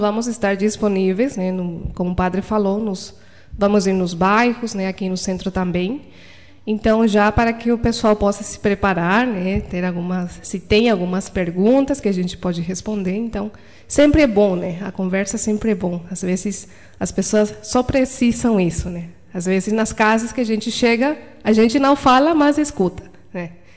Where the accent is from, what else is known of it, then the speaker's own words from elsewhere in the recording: Paraguay; accent: Spanish; Portuguese is a second language; Então todos somos paraguaios, as irmãs e os irmãos somos paraguaios, então... Às vezes vai se notar o sotaque, né, de espanhol, né?